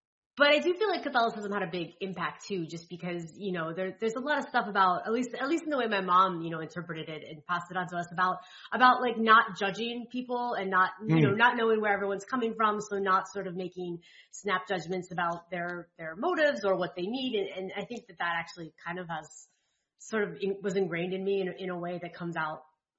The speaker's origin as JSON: {"language": "English", "town": "Reading", "region": "Ohio", "country": "United States", "tie": "born or raised there", "said": "I grew up in Cincinnati in general is very Catholic. I grew up in a very Catholic, suburb of Cincinnati called Reading."}